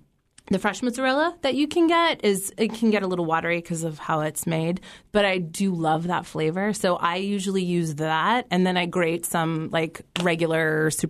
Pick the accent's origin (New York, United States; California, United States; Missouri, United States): New York, United States; New Hyde Park; I grew up in New Hyde Park on Long Island and Umberto's is like where we go.